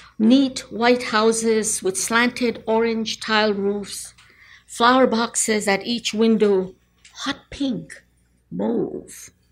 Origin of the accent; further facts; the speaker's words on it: Bangladesh; moved away; I grew up in Bangladesh, where we lived in multi-generational families